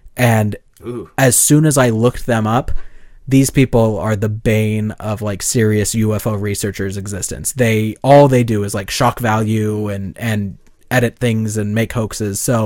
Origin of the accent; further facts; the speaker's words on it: Boise, Idaho, United States; In case you didn't know, we're from Boise.